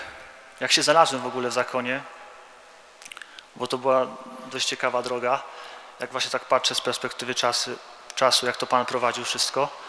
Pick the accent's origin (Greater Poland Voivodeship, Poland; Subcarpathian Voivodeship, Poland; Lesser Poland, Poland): Subcarpathian Voivodeship, Poland; Pochodzę z Podkarpacia, okolice Rzeszowa.